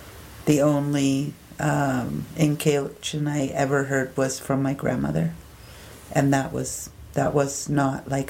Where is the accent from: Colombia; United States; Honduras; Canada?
Canada; British Columbia; I am from the Okanagan Nation and a community member for the Okanagan Indian Band